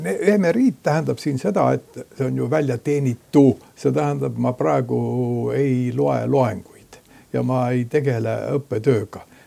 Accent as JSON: {"language": "Estonian", "region": "Saare County", "country": "Estonia", "accent": "Saaremaa", "said": "Et ma kardan, et mul on Saarema aktsent suhteliselt vähe alles jäänud."}